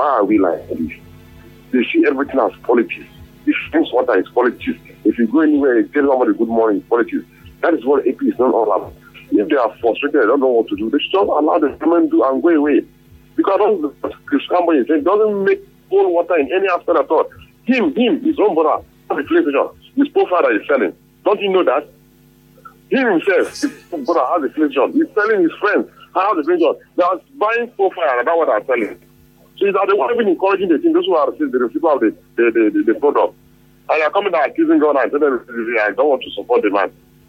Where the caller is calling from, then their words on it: California, United States; California. Good morning.